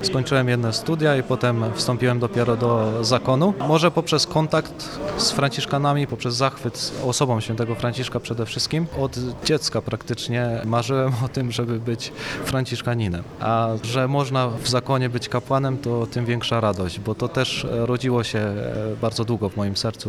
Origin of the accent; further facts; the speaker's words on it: Bogacica, Opole Voivodeship, Poland; Pochodzę z parafii Bogacica, z diecezji opolskiej.